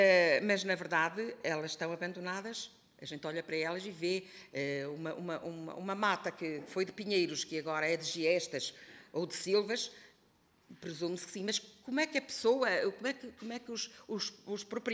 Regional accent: Figueira da Foz, Coimbra, Portugal; e também na minha terra, que é a Figueira da Foz

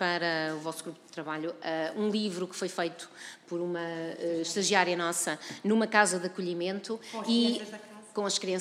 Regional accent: Coimbra, Portugal; em Coimbra, de onde sou

